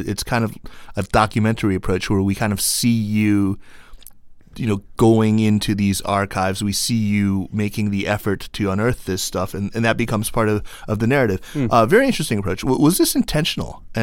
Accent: Henan, China; Well, dude, I'm from Henan.

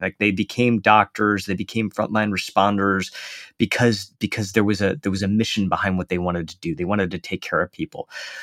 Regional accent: Michigan, United States; I grew up right outside of Detroit, Michigan, and you know, my town was hit hard during the past couple of economic recessions.

